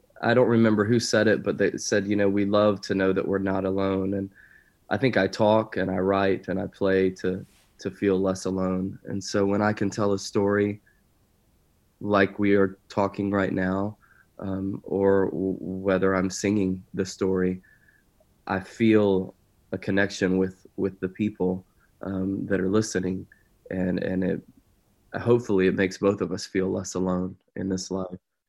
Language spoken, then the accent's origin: English; Georgia, United States; and I made it back to Georgia right before high school. And so I didn't grow up with an identity of being a Southerner until I was maybe a 14, 15 year old.